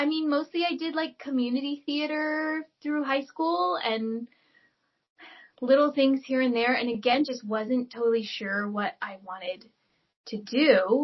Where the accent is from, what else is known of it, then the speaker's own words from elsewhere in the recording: High Point, North Carolina, United States; No, but I'm from North Carolina. I'm a Southern girl, too.